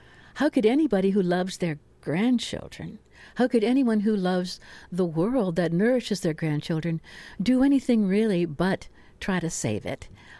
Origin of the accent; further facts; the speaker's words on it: Ohio, United States; now in Oregon, United States; very near Cleveland, very near the Cuyahoga River, which periodically caught on fire from oil spills. So I'm very happy to be in Oregon.